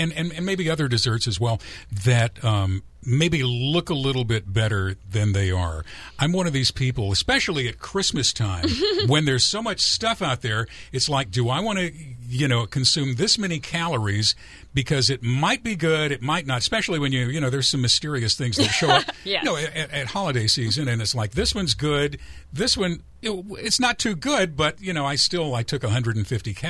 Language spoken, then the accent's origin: English; the South, United States; No, I'm from the South. I was raised on pecan pie from a small, early age.